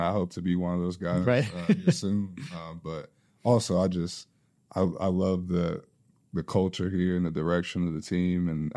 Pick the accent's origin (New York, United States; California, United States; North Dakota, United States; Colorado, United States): Colorado, United States; I come from Colorado